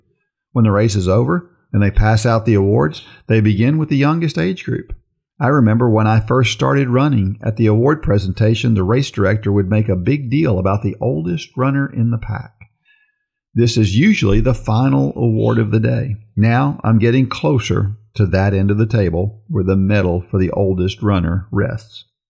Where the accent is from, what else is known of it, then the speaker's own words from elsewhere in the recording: Florida, United States; I remember when I was a kid, I grew up in Florida where they talk about Ponce de Leon a lot.